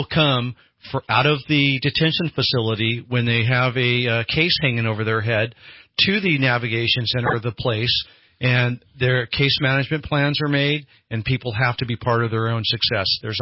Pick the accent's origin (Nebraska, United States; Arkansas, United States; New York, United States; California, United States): California, United States; Eureka; Hey, I came from Eureka, and I could tell you I've seen this model fail.